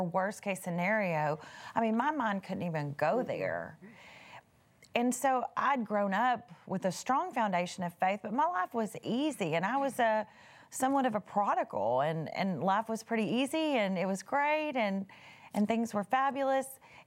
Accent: Texas, United States; I was raised in East Texas, you know, you don't tell your weight, and you sure don't stand in half-naked clothes on national television.

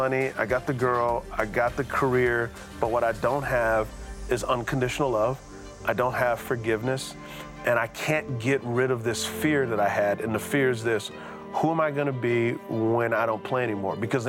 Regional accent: San Antonio, Texas, United States; So I grew up in San Antonio, Texas, and so I'm a Texas boy.

